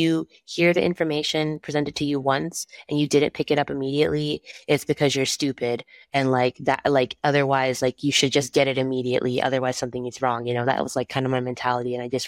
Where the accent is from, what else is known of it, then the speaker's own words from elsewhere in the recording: Cary, North Carolina, United States; I'm from Cary, North Carolina.